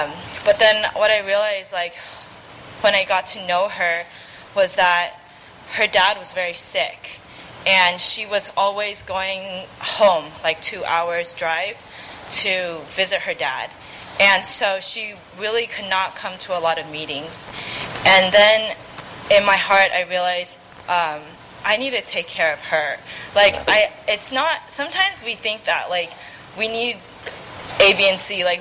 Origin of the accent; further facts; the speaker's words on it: San Diego, California, United States; Sorry, I'm from San Diego.